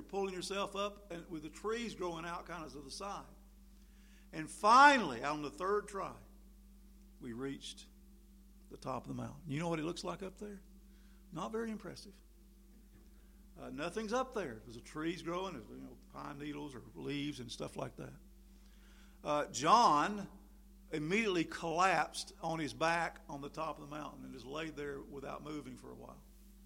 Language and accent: English; Tryon, North Carolina, United States; I'm from Tryon, North Carolina, except the road on 26. And Tryon is embraced by three mountains, basically.